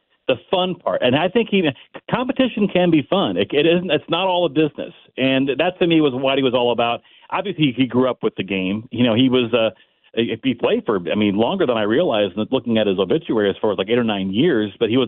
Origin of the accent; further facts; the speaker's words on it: Belleville, Illinois, United States; I grew up in Belleville